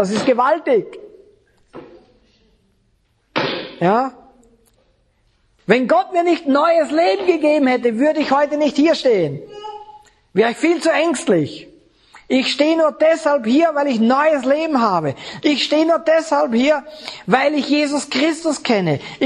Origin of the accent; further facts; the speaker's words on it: Bregenz, Vorarlberg, Austria; born there; Oh, dabei bin ich Österreicher. Dabei bin ich sogar noch in Bregenz geboren.